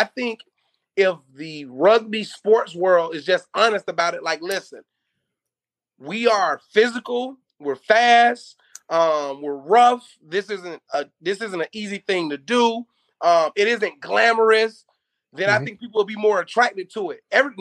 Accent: the South, United States; But I'm from the South, man, right now, and I gotta support Atlanta

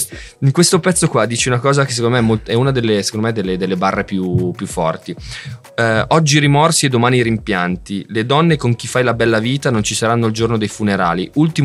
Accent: Naples, Campania, Italy; Quindi io sono napoletano

